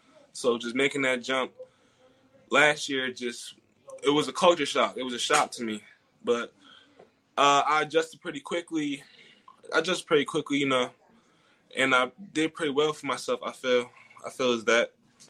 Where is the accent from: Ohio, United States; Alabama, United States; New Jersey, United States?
New Jersey, United States; Pleasantville; So I'm originally from Pleasantville, New Jersey. You know, East Coast, South Jersey area.